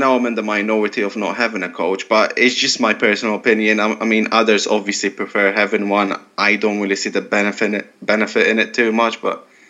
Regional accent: Malta; I was from Malta

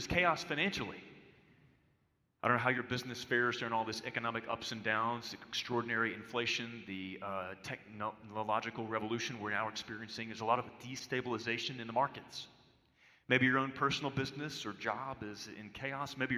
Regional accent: Mobile, Alabama, United States; I remember I grew up in Mobile, and my sister was an Azalea Trail maid, and she was awesome.

